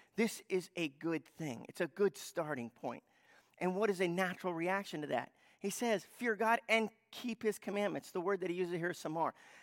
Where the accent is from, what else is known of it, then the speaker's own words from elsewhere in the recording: United States; because I'm an American and I'm from this culture, I know how we feel about things